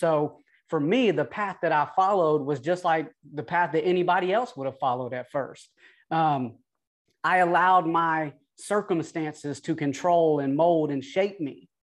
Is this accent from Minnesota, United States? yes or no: no; Atlanta, Georgia, United States; accent: twang; now in Sacramento, United States; So I don't know if you can tell by the twang in the voice, y'all, but listen, I am originally from Atlanta, Georgia. That's right, Hotlanta. That's right, ATL.